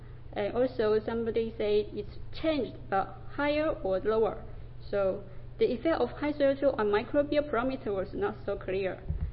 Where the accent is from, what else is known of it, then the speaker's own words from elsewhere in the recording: China; English is a second language; from Kyung University and a PhD student in here, and but actually I'm Chinese.